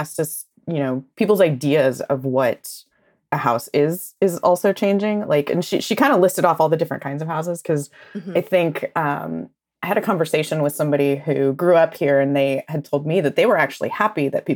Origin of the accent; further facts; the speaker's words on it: San Jose, California, United States; moved away as an adult; Yeah, I grew up just outside San Jose. So my parents bought a house in the 80s as teachers